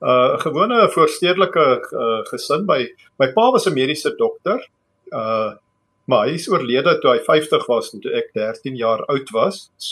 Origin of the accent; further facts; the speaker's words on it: Pretoria, Gauteng, South Africa; ek is 'n gebore pretoriander. Ek is so 66, amper 67 jaar gelede in Pretoria gebore. Ek het daar in die Moot groot geword. Laar en hoërskool daar gegaan, 1975 gematrikuleer by die hoërskool Seer Swart.